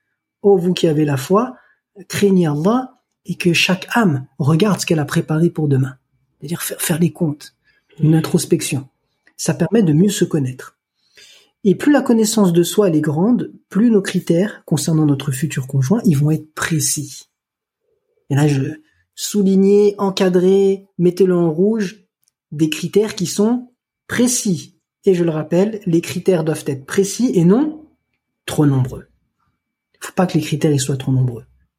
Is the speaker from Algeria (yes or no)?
yes; Algeria; moi je suis originaire d'Algérie